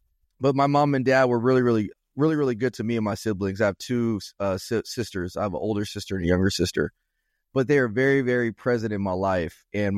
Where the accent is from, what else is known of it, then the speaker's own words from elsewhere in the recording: Rialto, California, United States; I grew up in Rialto, California. Rialto is a smaller city here in Southern California. It's about 5 or 10 minutes west of San Bernardino